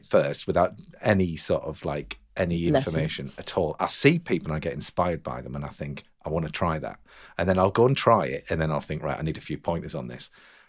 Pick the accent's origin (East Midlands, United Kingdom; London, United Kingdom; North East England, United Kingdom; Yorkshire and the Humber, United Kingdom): North East England, United Kingdom; Durham; and I'm from Durham.